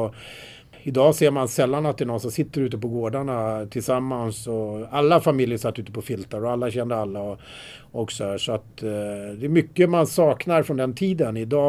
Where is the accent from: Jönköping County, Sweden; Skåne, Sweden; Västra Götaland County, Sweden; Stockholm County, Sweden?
Stockholm County, Sweden; Trollbäcken; när vi växte upp i Trollbäcken så levde man med det som fanns i sin närhet, med natur och vänner.